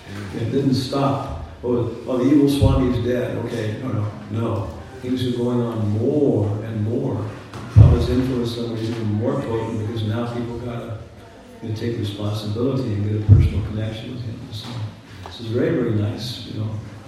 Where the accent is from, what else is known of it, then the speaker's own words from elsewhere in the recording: California, United States; also born or lived in Guam; I was born on Guam. The stork showed up with a Chinese monk. The white woman says, not my problem, fellas, sign here. So since I was a little boy in California, I always attracted Chinese culture.